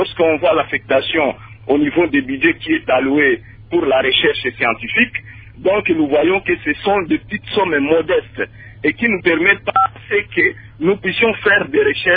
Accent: eastern Congo, DR Congo; parce que moi je suis de l'Est

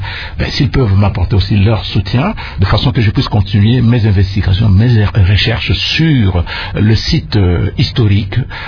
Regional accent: DR Congo

